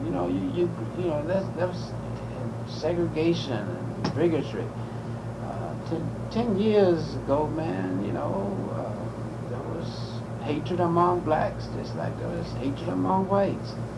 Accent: the South, United States; I grew up in the South in a segregated society, per se. And then, you know, I went away to college and was in a grade school and then finally to New York and worked there for about 5 years.

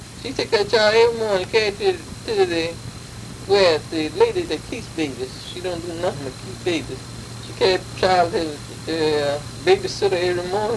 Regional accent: North Carolina, United States; I was born in Vance County. And I lived there till I was 31 years old.

